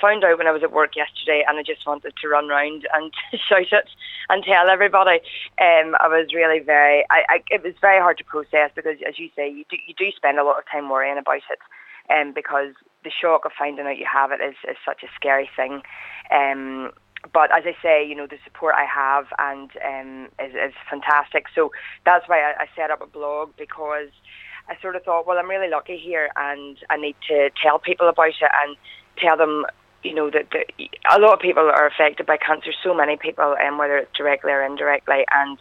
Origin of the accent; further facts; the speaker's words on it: Ballycastle, Northern Ireland, United Kingdom; I'm from Ballycastle.